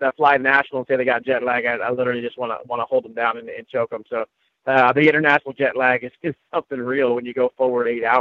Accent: United States; So that's the first shock you get as an American, I guess

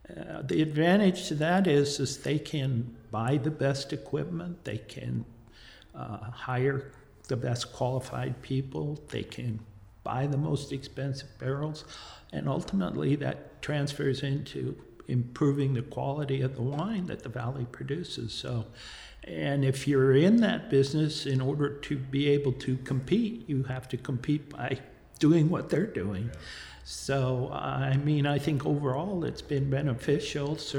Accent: Oakville, California, United States; also born or lived in Napa; I was born in the town of Napa in 1945, so I grew up in Oakville. I went to grammar school, high school in St. Lena.

